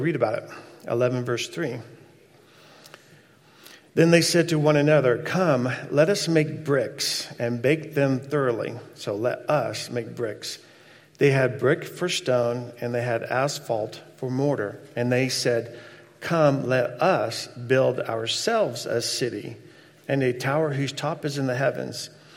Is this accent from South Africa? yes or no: no; Texas, United States; that's a hard word for me to say, I'm from Texas.